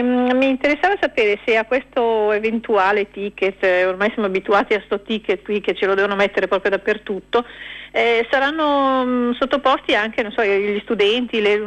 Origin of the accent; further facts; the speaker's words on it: Monza, Lombardy, Italy; io ricordo che io sono di Monza, la biblioteca Monza funziona bene